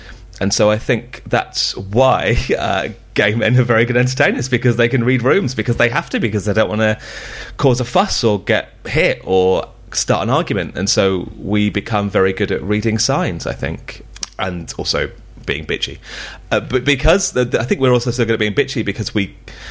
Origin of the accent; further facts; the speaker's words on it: Birmingham, West Midlands, United Kingdom; so I'm from Birmingham. And they have, it's a very specific accent.